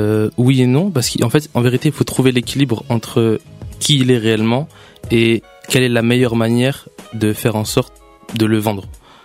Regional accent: Roubaix, Hauts-de-France, France; now in Paris, France; je suis aussi de Roubaix, comme Juan. Et après, je suis venu sur Paris

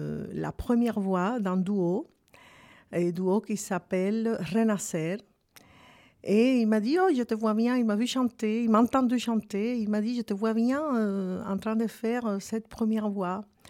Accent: Santiago de Cuba, Cuba; Et je suis d'origine cubaine. Je viens de Santiago de Cuba.

